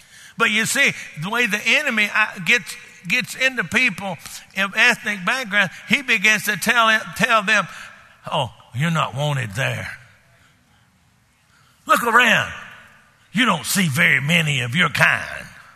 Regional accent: Texas, United States; I grew up in Texas, and they like to keep all the herd of cows together, because those wolves out there in West Texas

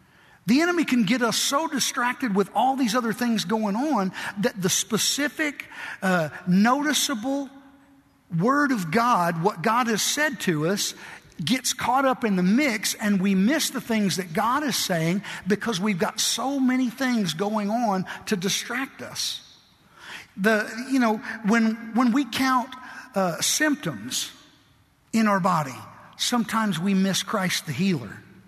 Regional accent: Kentucky, United States; My parents, we were raised in Western Kentucky, and my family, part of my family was from Southern Illinois and part of it was from Western Kentucky.

